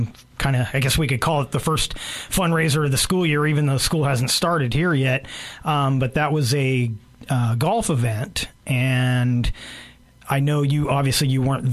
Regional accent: California, United States; I grew up in the Bay Area, but the Niners was, especially if you're a Raider fan, you just had to hate the Niners.

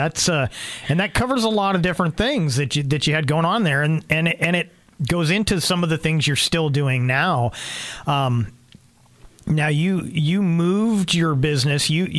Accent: California, United States; When I grew up in California, I was kind of a suburban kid, but my dad's business, we dealt a lot with dairies.

